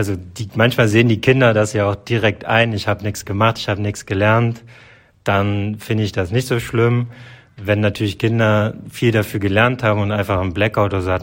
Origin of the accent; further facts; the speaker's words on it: Saxony-Anhalt, Germany; Ich komme ursprünglich aus dem Harz. Das liegt im schönen Sachsen-Anhalt. Und da in der Nähe von Quedlinburg, dort bin ich aufgewachsen.